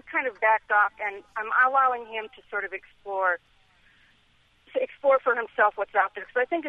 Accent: Michigan, United States; now in Connecticut, United States; We're originally from Michigan, where all our support is.

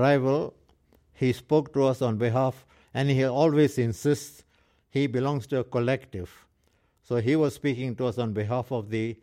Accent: South Africa; I'm an Indian, South African.

